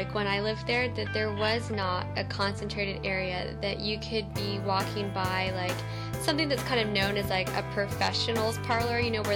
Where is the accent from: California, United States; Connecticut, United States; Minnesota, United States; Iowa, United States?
California, United States; Visalia; Matt and I are from the same hometown, and it's called Visalia.